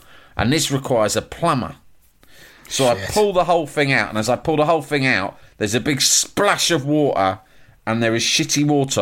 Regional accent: London, United Kingdom; Oi, oi, I'm from London.

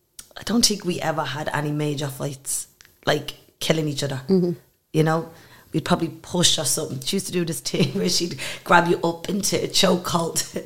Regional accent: Dublin, Leinster, Ireland; we moved there out of there when I think I was four, and we moved into the North Strand

